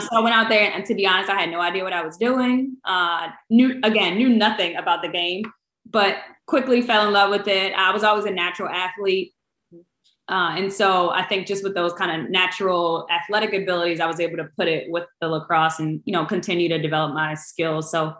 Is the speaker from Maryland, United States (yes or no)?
yes; Baltimore, Maryland, United States; So I grew up in Baltimore, lived there my whole life.